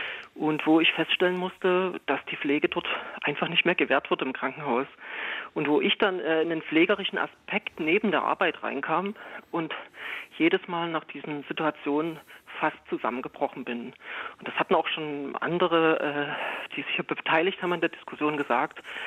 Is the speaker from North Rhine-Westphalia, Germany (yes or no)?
no; Dresden, Saxony, Germany; now in Leipzig, Germany; Ich komme aus Dresden, genau.